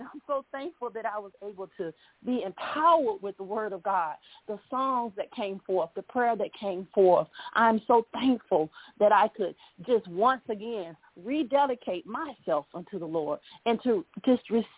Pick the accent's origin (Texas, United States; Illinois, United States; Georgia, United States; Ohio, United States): Georgia, United States; Atlanta; I'm from Atlanta, Georgia, and I am